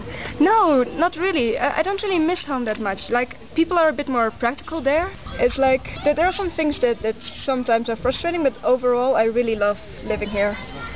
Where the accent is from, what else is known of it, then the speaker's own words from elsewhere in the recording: Netherlands; English is a second language; now in Peru; I'm from the Netherlands. I grew up in a small town, but now I live in Amsterdam. I'm living in Peru for 6 months